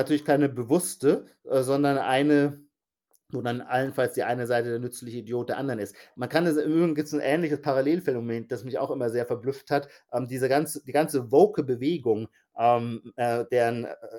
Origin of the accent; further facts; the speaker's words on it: Heidelberg, Baden-Württemberg, Germany; Nee, ich bin Heidelberger.